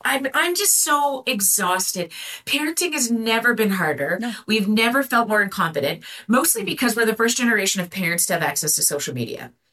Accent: Viking, Alberta, Canada; So I grew up in Viking, Alberta, Canada. Okay, so next door to the beautiful province you're in, and in a little town.

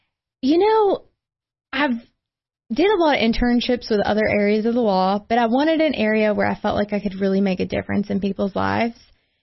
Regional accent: Mississippi, United States; I'm originally from Mississippi, and my great-grandparents owned a furniture store.

